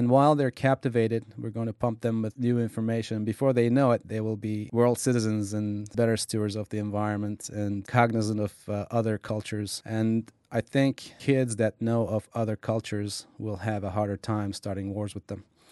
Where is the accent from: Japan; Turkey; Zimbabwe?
Turkey; also born or lived in Cyprus; now in Seattle, United States; I was born in Cyprus, raised in Turkey, and moved to the United States in 1986. I now live in Seattle, Washington.